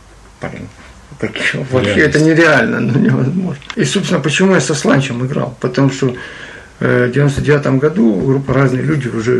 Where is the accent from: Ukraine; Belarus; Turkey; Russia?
Ukraine; Kharkiv, Kharkiv Oblast; Вообще Харьков, знаешь, ты же харьковчанин коренной, да. И ты понимаешь, да, что вот я тоже коренной, что уехать из Харькова фактически невозможно.